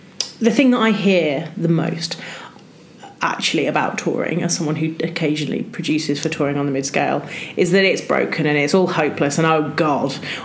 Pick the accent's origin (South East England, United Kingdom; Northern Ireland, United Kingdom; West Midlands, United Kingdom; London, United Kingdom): West Midlands, United Kingdom; Wolverhampton; I'm from Wolverhampton, which is, I love you Wolves, but deeply parochial in many ways.